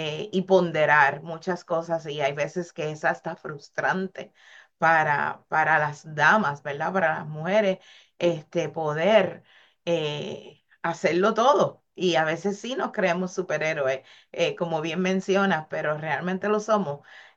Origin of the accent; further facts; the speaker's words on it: Puerto Rico; Atiende nuestra esencia como puertorriqueño.